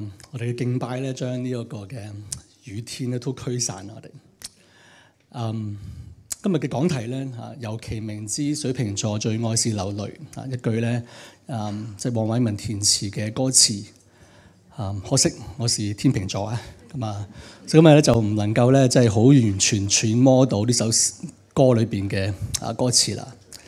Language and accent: Cantonese; Hong Kong; 我們香港人其實都不是太過願意來到去喊的民族來的